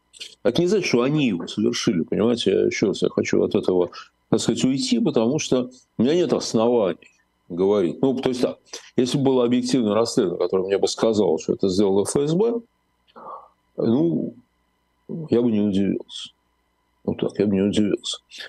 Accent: Moscow, Russia; я москвич

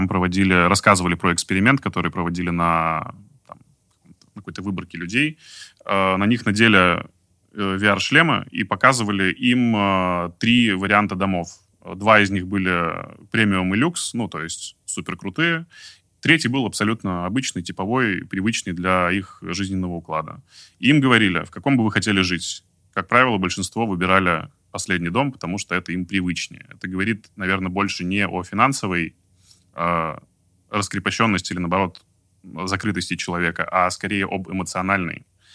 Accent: Izhevsk, Udmurtia, Russia; потому что я из Ижевска, 23 года прожил там, родился, вырос, окреп

